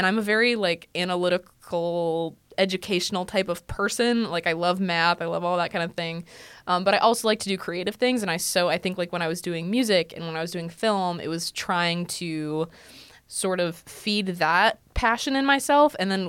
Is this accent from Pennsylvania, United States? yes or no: no; Sylvania, Ohio, United States; So I was born in Sylvania. I went through all the Sylvania schools. I went through Highland Elementary, McCord Junior High, and then Northview High School.